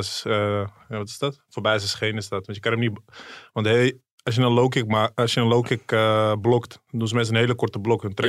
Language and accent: Dutch; Amsterdam, North Holland, Netherlands; Kijk, ik groeide op in Amsterdam-West.